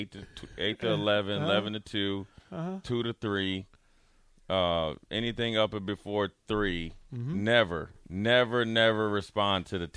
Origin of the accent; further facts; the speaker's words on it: Minneapolis, Minnesota, United States; My cousin back in the day that I grew up with down in North Minneapolis